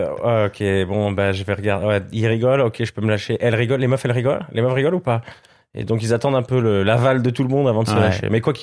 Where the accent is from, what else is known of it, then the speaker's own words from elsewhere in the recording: Switzerland; en tant que Suisse, je prenais une claque